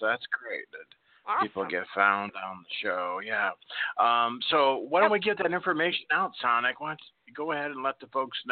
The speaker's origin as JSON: {"language": "English", "region": "Nebraska", "country": "United States", "tie": "born or raised there", "said": "with Nebraska 402, my home state."}